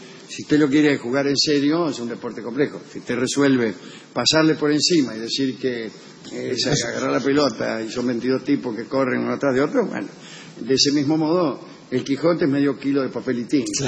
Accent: Costa Rica; Soy de Costa Rica, siempre los escucho

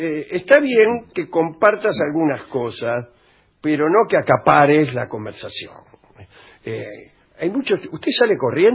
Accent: Poland; Spanish is a second language; Y yo que soy polaca

